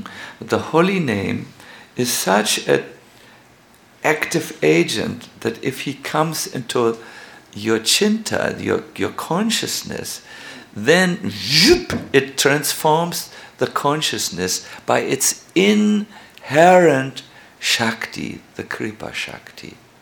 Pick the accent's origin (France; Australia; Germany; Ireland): Germany; I'm from Germany.